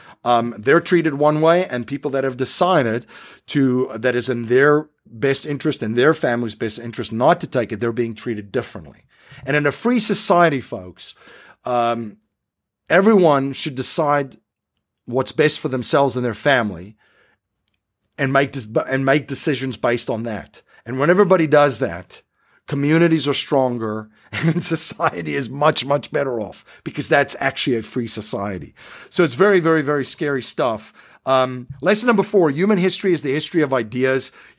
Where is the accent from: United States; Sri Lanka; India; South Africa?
South Africa; I grew up in South Africa under a totalitarian government